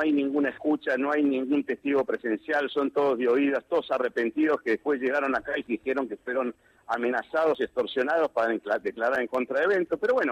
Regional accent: Argentina; Yo soy ciudadano argentino antes que abogado y defensor.

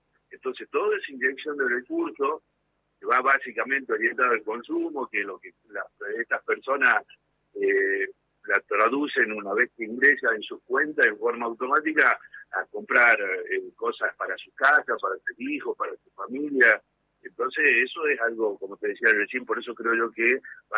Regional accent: Tucumán, Argentina; acá en Tucumán, yo soy tucumano, mi responsabilidad es Jujuy, Salta y Tucumán, pero bueno, soy tucumano.

